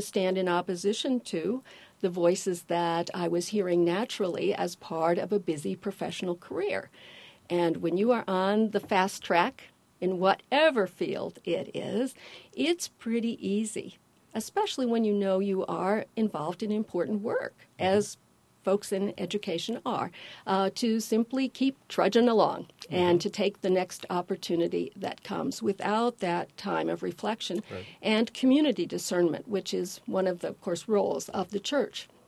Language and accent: English; Paxton, Illinois, United States; I grew up in Paxton, Illinois, just 30 miles to the north